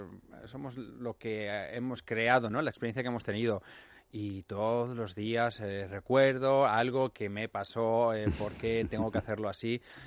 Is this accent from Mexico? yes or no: no; Valencia, Valencian Community, Spain; de Madrid a Valencia, soy de Valencia